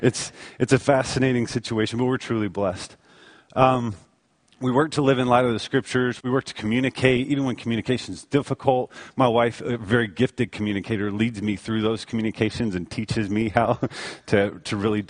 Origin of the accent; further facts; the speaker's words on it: Dallas, Texas, United States; I was like this guy who'd been raised in the church. I grew up in Dallas, raised in Dallas.